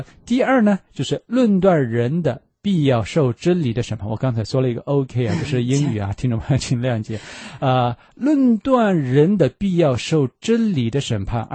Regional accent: China; 尤其是我们中国人更懂这个道理啊

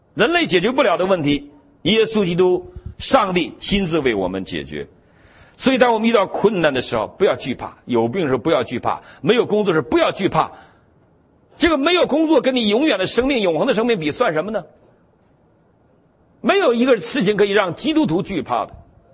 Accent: Northeast China, China; 我们东北人在发豆芽的时候，发豆芽，我们会把一个磨盘压在豆芽上

